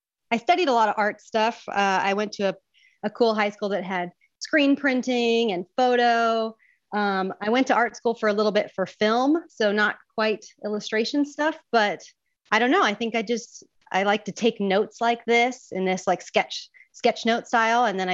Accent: Huntington Beach, California, United States; And so like I'm from Huntington Beach down in Orange County, but my grandparents lived in LA. My parents are from LA.

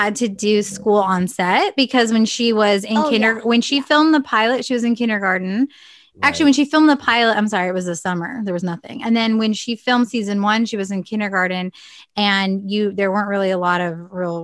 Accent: California, United States; and now we relocated to Carlsbad just because I'm from North County anyway.

